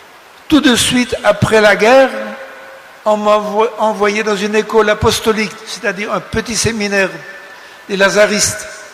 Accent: Grand Est, France; Le curé de mon village, je suis lorrain, et de la Moselle qui avait été annexée

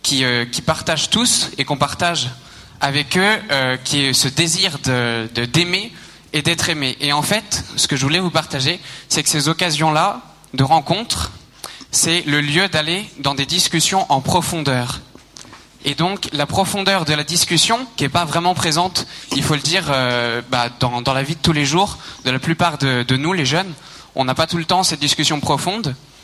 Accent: Vannes, Brittany, France; moi j'ai eu la chance de pouvoir faire une année de mission chez moi à Vannes, en Bretagne

